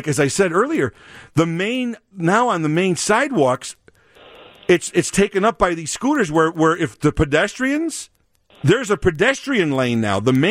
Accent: Chicago, Illinois, United States; I'm from Chicago. We don't have these things here.

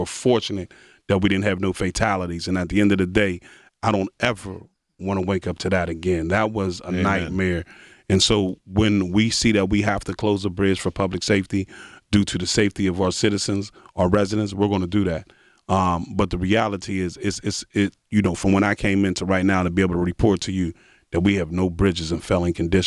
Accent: Pittsburgh, Pennsylvania, United States; my family's from the Hill. I'm from South Oakland, moved to East Liberty, went to Dilworth, went to Holy Rosary, 2 years of Central Catholic, graduated from Peabody. I know this city.

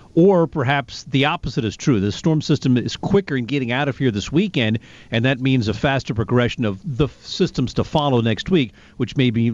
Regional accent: Connecticut, United States; back when I was growing up in Connecticut.

